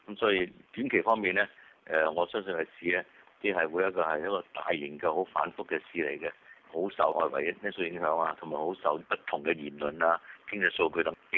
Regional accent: Guangdong, China; 作為廣東人嚟講咧，我哋未必咁明咁解。

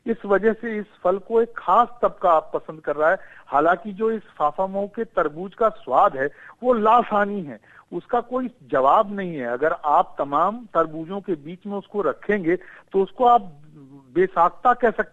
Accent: Allahabad, Uttar Pradesh, India; मैं चूंकि इलाहाबाद का रहने वाला हूँ और इलाहाबाद का रहने की वजह से

